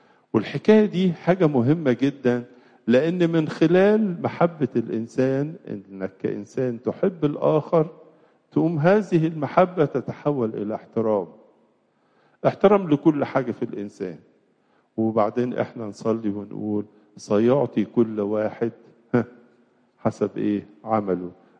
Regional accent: Egypt; لكن بلادنا مصر لها خصوصية

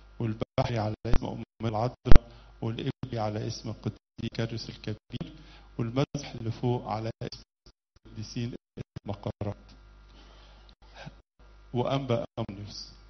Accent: Egypt; إحنا عندنا في مصر 50 دير

